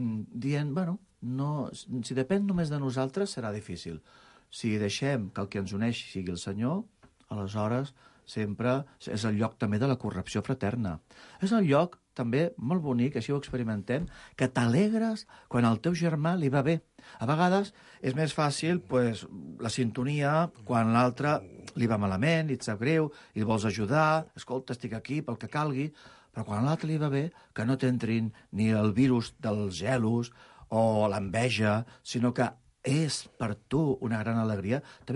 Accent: Barcelona, Catalonia, Spain; Jo sóc d'aquí, de Barcelona, i de família immigrada. Van venir els meus pares de Granada, vaig néixer jo aquí a Barcelona, i la família estem aquí radicats i instal·lats aquí. I aquí vaig créixer i visc a la família, tenim la tinc a Cornellà de Llobregat.

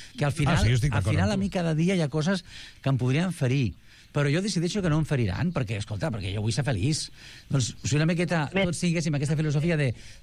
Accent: Valencian Community, Spain; Som valencians.

